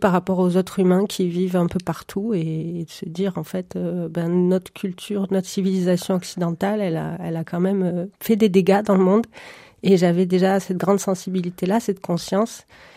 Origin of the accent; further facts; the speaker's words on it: Toulouse, Occitanie, France; Alors moi, je suis née à Toulouse et j'ai grandi dans la banlieue toulousaine